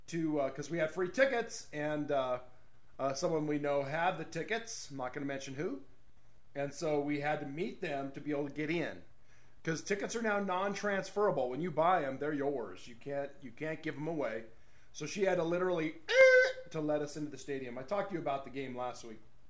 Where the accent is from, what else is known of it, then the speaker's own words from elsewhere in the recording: Temple City, California, United States; Where I grew up in the Temple City, Arcadia area, I don't think I ever saw a homeless person in the San Gabriel Valley ever in my childhood.